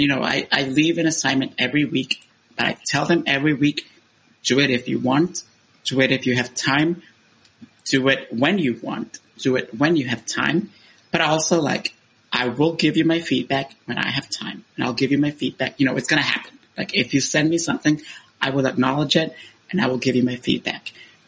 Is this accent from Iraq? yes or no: no; Honduras; English is a second language; moved away as an adult; when I was born in Honduras and I stayed there until I was 18 years old.